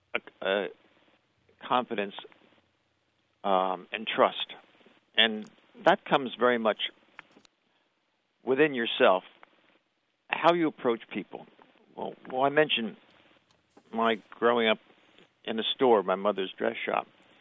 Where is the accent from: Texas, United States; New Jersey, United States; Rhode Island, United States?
New Jersey, United States; My mother had a dress shop in my hometown, which is in southern New Jersey